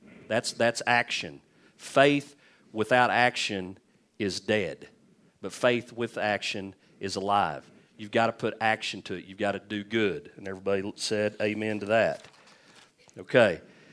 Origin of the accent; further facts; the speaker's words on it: Leedy, Oklahoma, United States; Lord, but I'm stuck in Leedy in my hometown. Can't seem to get out of here.